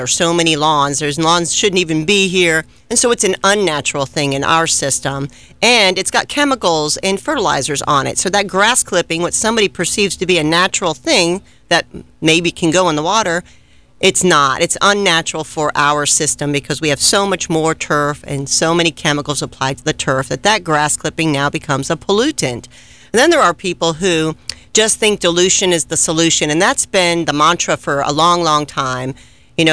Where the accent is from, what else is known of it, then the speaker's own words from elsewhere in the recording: Florida, United States; I grew up in South Florida. I was a surfer. I liked to go diving. I liked to go down to the Keys.